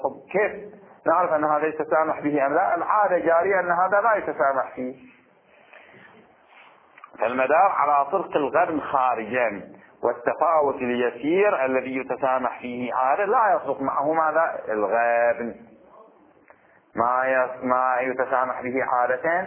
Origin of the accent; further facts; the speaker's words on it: Bahrain; الخبز عندنا في البحرين يباع ب20 فلس